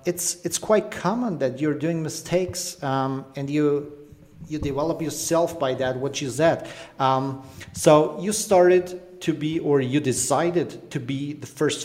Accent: Germany; English is a second language; So I'm from Germany too, you guys know that.

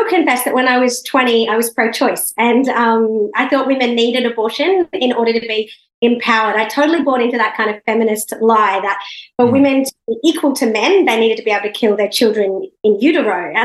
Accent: Sydney, New South Wales, Australia; When I was growing up in Sydney

